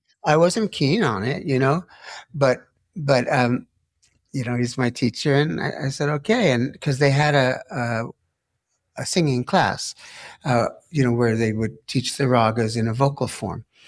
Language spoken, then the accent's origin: English; New York City, New York, United States; moved away as an adult; I wanted to get as far away from New York as I could. I grew up in New York City.